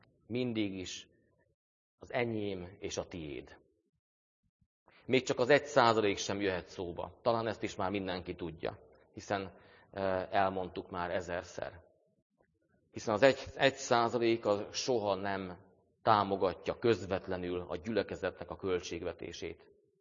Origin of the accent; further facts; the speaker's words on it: Hungary; Magyar állampolgárok? Igen, magyarok is vagyunk.